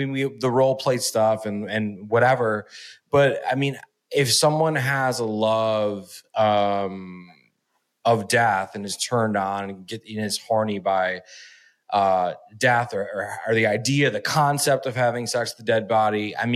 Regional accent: Toledo, Ohio, United States; I grew up in Toledo, Ohio, which is 40 minutes south of Detroit. Bit of a grimy place, right? But home is home.

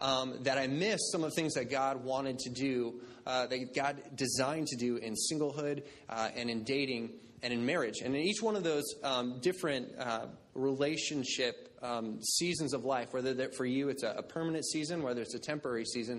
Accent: Midwest, United States; And I grew up in the Midwest, the mighty Midwest, which I'm assuming a lot of the people in this room also did.

